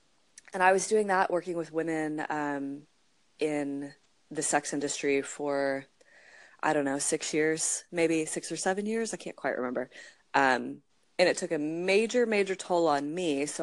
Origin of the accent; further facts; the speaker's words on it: Pennsylvania, United States; now in Long Beach, United States; So I am originally from Pennsylvania. So I'm an East Coast girl all the way. And I live currently in Long Beach. I've been in California for maybe 9 years now.